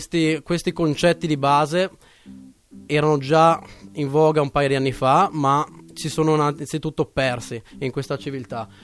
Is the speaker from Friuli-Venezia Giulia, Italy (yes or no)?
yes; Verzegnis, Friuli-Venezia Giulia, Italy; che io sono di Verzegnis, un bellissimo ricordo